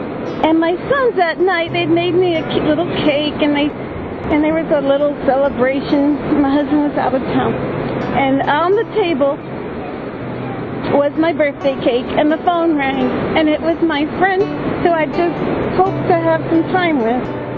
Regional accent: United States; now in Germany; I'm from the United States, but for the last 7 years, my husband and I and our three sons have been living in Germany for my husband's job.

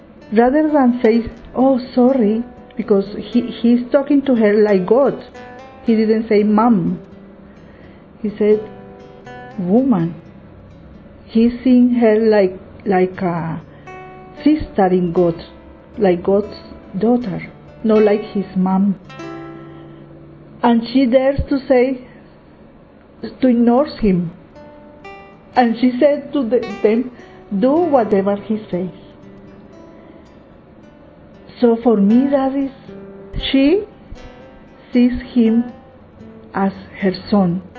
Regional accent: Colombia; I am from Colombia. And I was born in a very Catholic family

